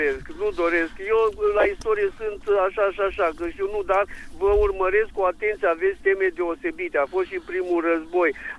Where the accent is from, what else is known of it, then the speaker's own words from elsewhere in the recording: Onești, Bacău County, Romania; sunt din Onești.